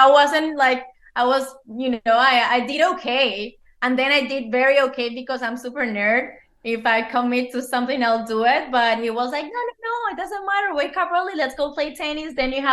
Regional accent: Cali, Valle del Cauca, Colombia; also born or lived in Pereira; I was born in Pereira. Okay. It's like close to the coffee growing region, but my mom just went there to have me, and then we came back to Cali, where the salsa city.

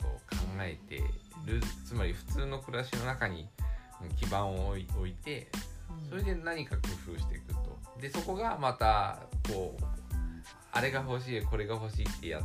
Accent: Tsukuba, Ibaraki, Japan; 同じ私が子供の頃つくばで過ごしてなくて

